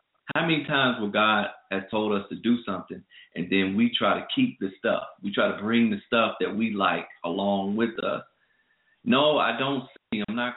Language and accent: English; Georgia, United States; because I'm from Georgia, so we're going to plant peaches.